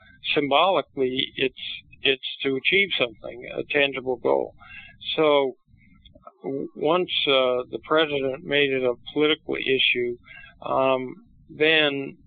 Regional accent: Los Angeles, California, United States; So growing up in Los Angeles, my father was a two-sport athlete at UCLA, so I was brought up as a Bruin baby

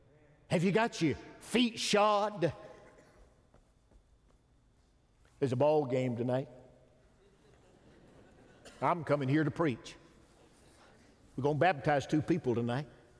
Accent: Detroit, Michigan, United States; born there; of course, I was born in Detroit

